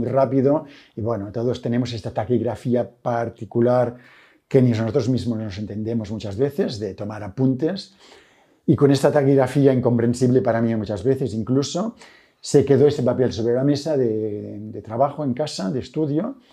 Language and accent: Spanish; Catalonia, Spain; como catalán, decimos que los catalanes somos muy ahorradores